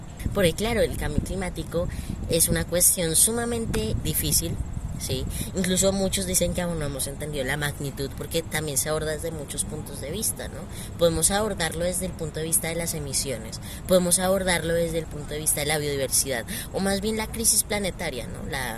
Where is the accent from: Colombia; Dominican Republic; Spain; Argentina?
Colombia; soy de Colombia, lo menciono para dar como ese contexto, en Colombia, un país sumamente biodiverso también, crecí rodeado de naturaleza